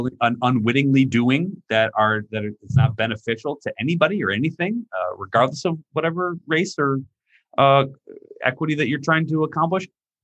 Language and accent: English; Minneapolis, Minnesota, United States; I grew up in South Minneapolis.